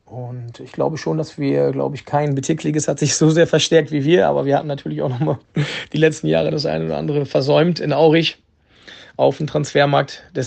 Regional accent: Italy; Und als Italiener ist mir sowieso wichtig, dass die Null erstmal steht.

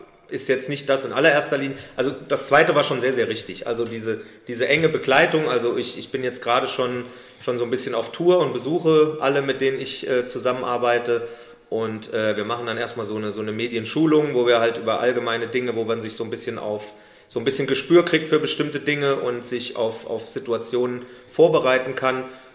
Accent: Saarland, Germany; ich bin Saarländer

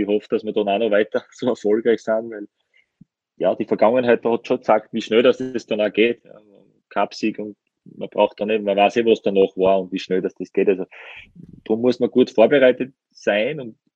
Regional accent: Styria, Austria; Also ich bin ja Steirer, ich habe nicht weit haben dann auch zu mir und das passt da wirklich sehr, sehr gut.

